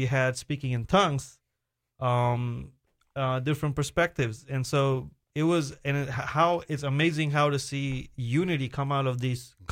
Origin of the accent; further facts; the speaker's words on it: India; I'm from India. … So my last name is how you know I'm Indian.